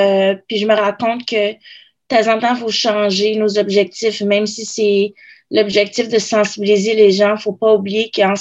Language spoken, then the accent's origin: French; Ontario, Canada; surtout en tant que femme, surtout en tant que franco-ontarien